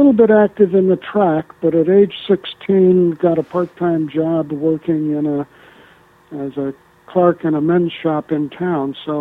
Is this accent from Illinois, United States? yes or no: yes; Hinsdale, Illinois, United States; also born or lived in Chicago; Yeah, we lived for a little while on the southwest side of Chicago, and then my folks bought a house in Hinsdale, Illinois, which is a suburb about 16 miles west of the city.